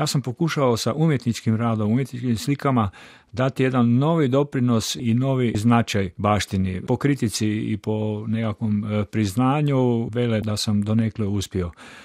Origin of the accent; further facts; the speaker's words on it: Ludbreg, Varaždin County, Croatia; born there; Da, rođen sam u Ludbregu